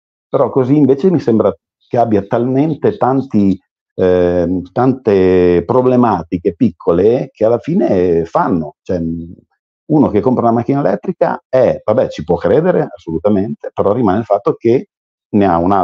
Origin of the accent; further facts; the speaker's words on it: Bologna, Emilia-Romagna, Italy; io che sono di Bologna e ho la città 30